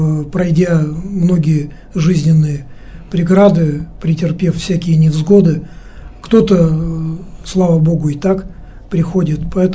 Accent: Yekaterinburg, Sverdlovsk Oblast, Russia; я вот из Екатеринбурга

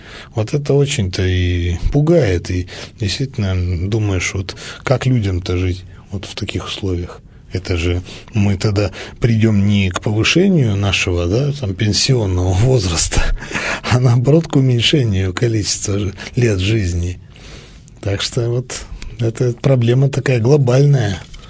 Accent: Yekaterinburg, Sverdlovsk Oblast, Russia; коренной житель этого города, я вам хочу сказать, что меня тоже очень коробит о том, что снесены многие были особняки

